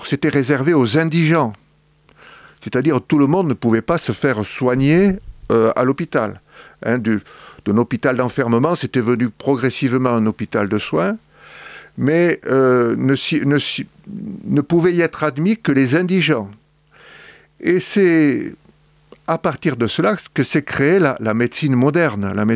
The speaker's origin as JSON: {"language": "French", "town": "Montpellier", "region": "Occitanie", "country": "France", "tie": "born or raised there", "said": "Je suis né à Montpellier, d'une famille qui est à Montpellier depuis plusieurs générations. Je vais vers mes 70 ans. Et donc, j'ai fait mes études à Montpellier. J'ai fait mes études primaires, secondaires à Montpellier, mes études de médecine à Montpellier."}